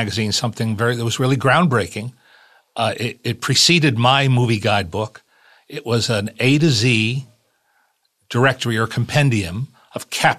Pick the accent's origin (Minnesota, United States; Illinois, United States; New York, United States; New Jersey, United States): New Jersey, United States; We're both from Jersey. Yes. That is New Jersey, not the island out there in the other end of the world.